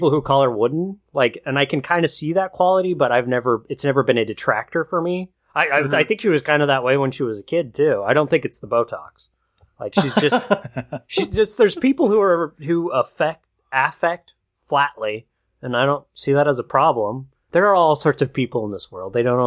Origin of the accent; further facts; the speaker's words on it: Australia; As an Australian film fan, there wasn't enough violence, but that's my own bias.